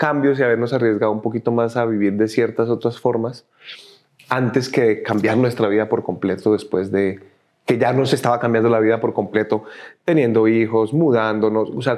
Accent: Bucaramanga, Santander, Colombia; also born or lived in Mexico; yo soy de Bucaramanga, pero yo ya vivía en México.

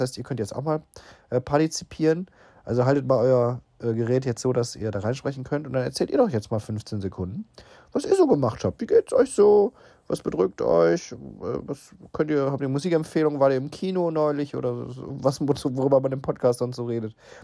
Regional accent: Krefeld, North Rhine-Westphalia, Germany; ich komme ja aus Krefeld.

